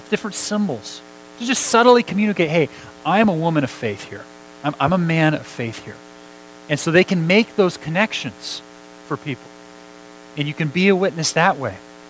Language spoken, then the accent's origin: English; California, United States; I grew up in the East Bay, and a number of my friends are public teachers there in Richmond and Oakland.